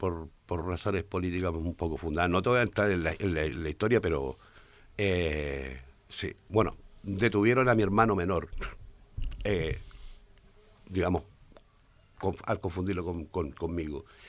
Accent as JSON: {"language": "Spanish", "town": "Concepción", "region": "Biobío", "country": "Chile", "said": "Concepción, la ciudad de donde yo vengo, es como la segunda ciudad más importante en Chile"}